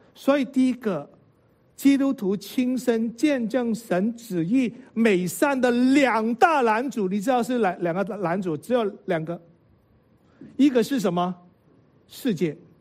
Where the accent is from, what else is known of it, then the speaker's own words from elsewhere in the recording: China; 有时候我们觉得我们是中国人哈，他是老美